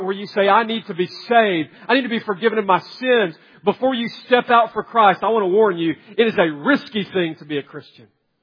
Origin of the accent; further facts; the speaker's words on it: United States; Now, I'm not saying I'm anti-American. I'm proud to be an American.